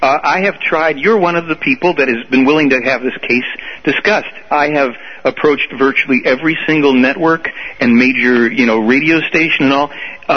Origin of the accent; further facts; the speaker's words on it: Chicago, Illinois, United States; born there; No, I'm born here. I was born in Chicago. That's not too far.